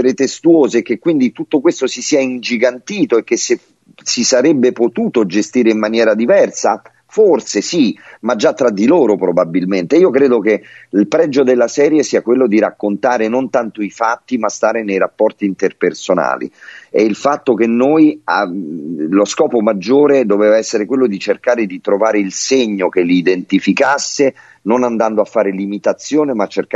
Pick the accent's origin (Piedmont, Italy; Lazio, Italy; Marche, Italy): Lazio, Italy; Rome; perché vivo a Roma e sono romano